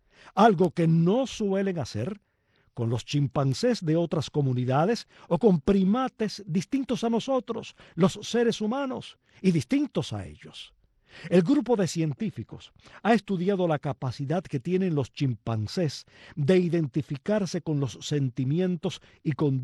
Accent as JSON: {"language": "Spanish", "country": "Cuba", "said": "si en algo somos expertos los cubanos"}